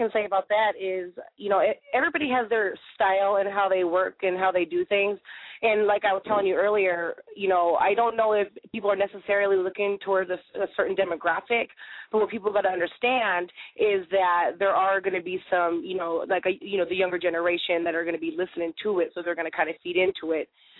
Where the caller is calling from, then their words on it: Hopkins, Minnesota, United States; I'm calling from Hopkins.